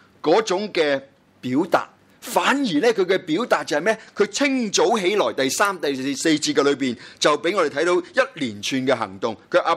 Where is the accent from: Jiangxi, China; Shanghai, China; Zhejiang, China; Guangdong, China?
Guangdong, China; accent: Cantonese; 用我们广东话来讲